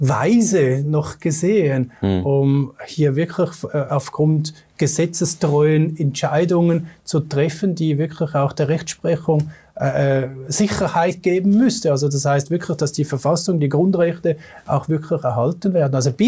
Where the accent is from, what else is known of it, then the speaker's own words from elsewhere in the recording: Switzerland; Wir haben ja als Schweizer immer noch die freie Wahl, zu impfen oder nicht zu impfen.